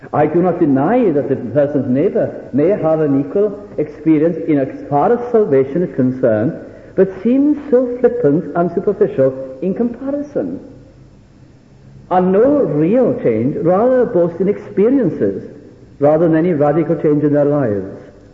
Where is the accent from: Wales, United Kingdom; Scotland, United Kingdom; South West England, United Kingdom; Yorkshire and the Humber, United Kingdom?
Wales, United Kingdom; And also in the history of our nation, as Welsh people, that we can point historically to great times.